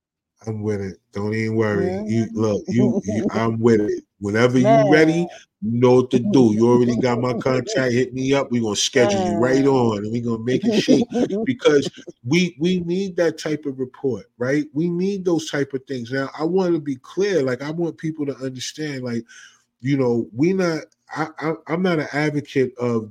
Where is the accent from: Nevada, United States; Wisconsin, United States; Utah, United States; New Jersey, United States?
New Jersey, United States; I'm from Jersey. I read it the way it looks.